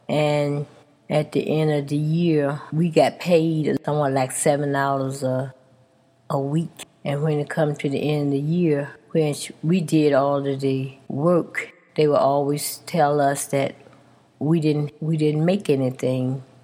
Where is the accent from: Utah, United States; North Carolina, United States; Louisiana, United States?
North Carolina, United States; Spring Hill; moved away as an adult; I grew up in North Carolina in a little town called Spring Hill. I was born there, and I lived there until 1957. That's when I left and came to Pennsylvania.